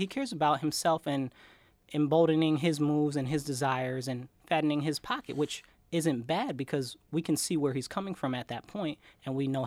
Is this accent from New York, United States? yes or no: yes; New York, United States; He's all about himself, but he's always, being a New Yorker, we already knew that.